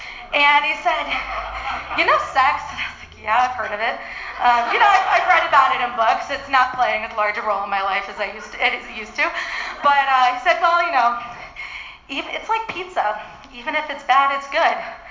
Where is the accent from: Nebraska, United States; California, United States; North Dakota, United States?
California, United States; Berkeley; mostly coming down to astrology, because I'm from Berkeley.